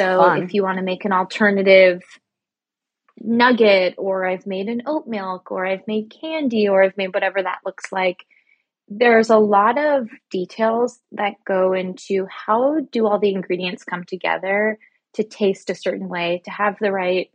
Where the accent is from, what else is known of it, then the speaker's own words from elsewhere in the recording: Canada; now in New York City, United States; I'm actually Canadian, so I was doing all of this in Canada. And then I moved to New York City to do a graduate degree at NYU.